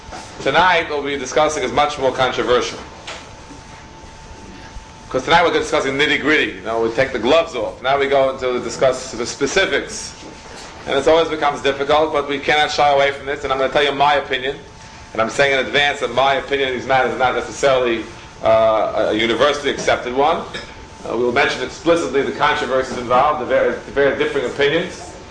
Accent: Queens, New York, United States; I mentioned my roots in this community as a young man growing up in Queens at a time when Queens was not the great center of Torah that is at the present time.

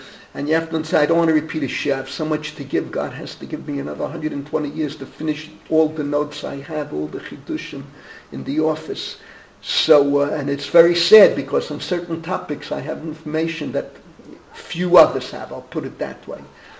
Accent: Lithuania; I come from Lithuania, and what can I do? I have to respect Vishnitz, all right? The youth can't take what I took from Reb Yeruchim Gerelich, but I'm a Litvak, I have to admit it.

